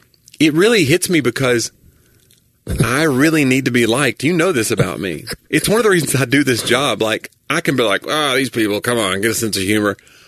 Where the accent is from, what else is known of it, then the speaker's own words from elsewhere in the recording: Tennessee, United States; And plus, I'm from Tennessee. Everybody makes fun of Tennessee. We're all hillbillies.